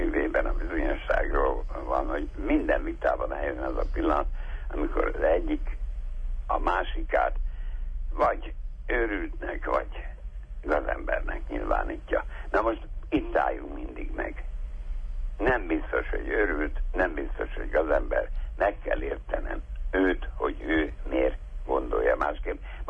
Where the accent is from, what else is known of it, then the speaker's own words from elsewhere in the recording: Budapest, Hungary; amikor én, mint pesti zsidó kisfiú, hát üldözött voltam